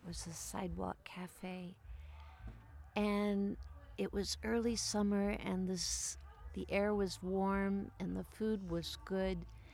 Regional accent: Boise, Idaho, United States; It was a Friday night, a summer, early summer Friday evening in my hometown of Boise, Idaho.

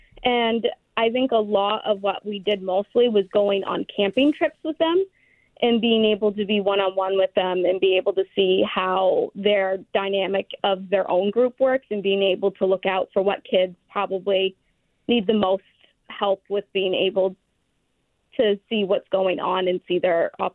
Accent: Old Town, Maine, United States; Luckily, I grew up in the Old Town area

